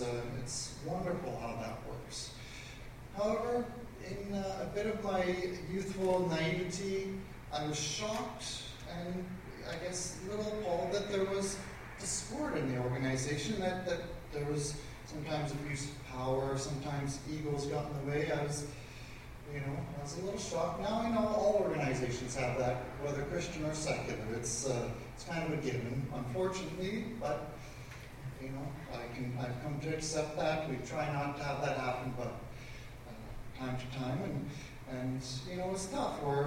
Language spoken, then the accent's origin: English; Calgary, Alberta, Canada; Afterwards, I returned to my hometown of Calgary